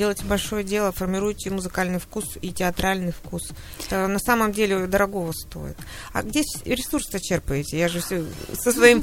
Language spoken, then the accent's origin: Russian; Siberia, Russia; я считаю, что мы, сибиряки, похожи на питерцев